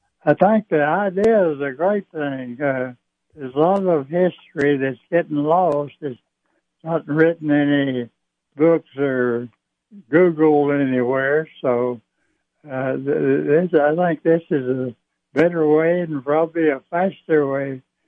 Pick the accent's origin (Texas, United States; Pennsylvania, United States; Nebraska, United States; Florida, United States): Texas, United States; because I was a sharpshooter from Texas.